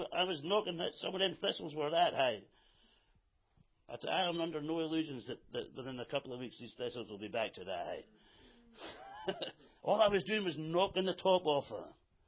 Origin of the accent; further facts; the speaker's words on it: Scotland, United Kingdom; I'm Scottish. 100%. Hallelujah. As far back as I can go, I'm Scottish.